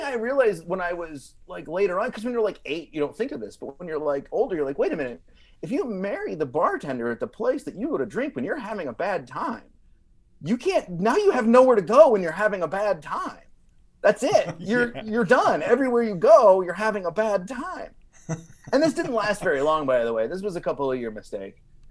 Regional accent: the South, United States; And so I'm from the South, people are often a little skeptical.

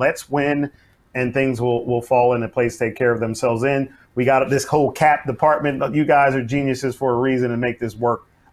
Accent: Philadelphia, Pennsylvania, United States; I'm from Philadelphia, and I don't know if you remember when they had the process going on here.

